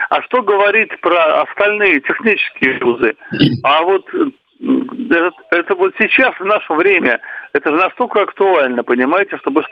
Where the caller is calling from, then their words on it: Saint Petersburg, Russia; Я звоню из Петербурга.